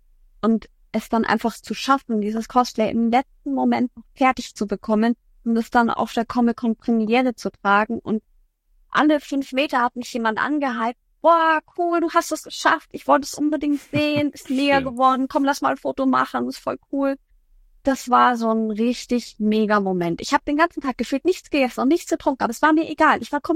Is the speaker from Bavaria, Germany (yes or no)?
yes; Bavaria, Germany; Ich wohne ja im Süden, ich komme ja aus Bayern.